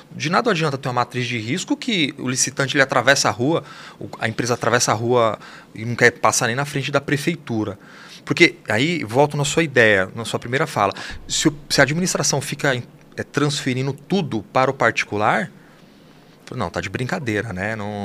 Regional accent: Paraná, Brazil; eu sou lá do norte do Paraná

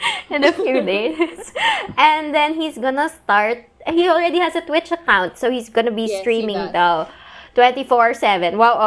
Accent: California, United States; he's going back to the US to our hometown. California, my hometown.

